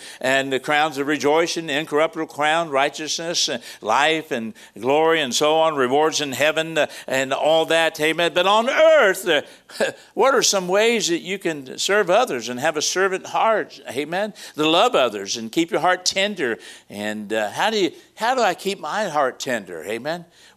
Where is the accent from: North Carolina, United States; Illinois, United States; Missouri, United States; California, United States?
Missouri, United States; And I had a great opportunity growing up, and I grew up in Missouri.